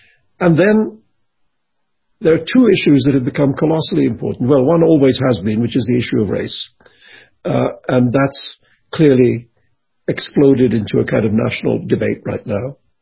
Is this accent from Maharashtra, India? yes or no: yes; Mumbai, Maharashtra, India; growing up in Bombay, I, from an early age